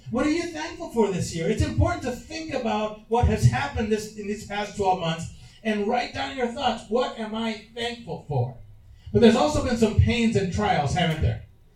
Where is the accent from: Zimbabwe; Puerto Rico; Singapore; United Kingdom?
Puerto Rico; when I remember as a kid and growing up in Puerto Rico